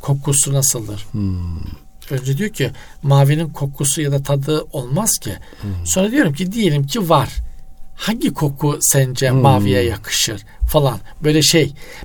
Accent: Black Sea Region, Turkey; Bizde bizim Karadeniz'de öyle dedeler, torunlar öyle çok şey etmez yani.

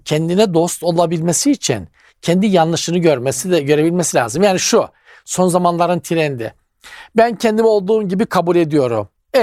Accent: Black Sea Region, Turkey; ben pek beceremezdim beş taş oynamayı, bizim Karadeniz'de çok yaygındı.

